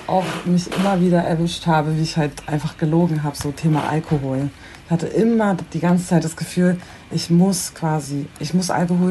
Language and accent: German; Bremen, Germany; also ich bin zwar in Bremen geboren und aufgewachsen, das ist super durchmischt